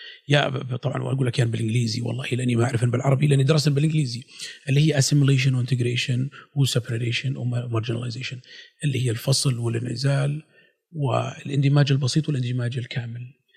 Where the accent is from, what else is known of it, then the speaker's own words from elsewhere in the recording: Saudi Arabia; accent: Bedouin; البدويه اللي يعني لهجتي اللي اتعلمتها بالفيصليه لهجتي هذه حتى ما يقولوا بابا ولا يقولوا دادي يقولوا يوبا